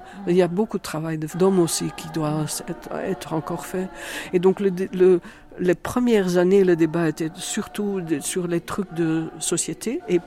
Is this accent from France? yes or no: no; Brussels, Belgium; j'étais là dans un petit village où je ne connaissais personne, je venais de Bruxelles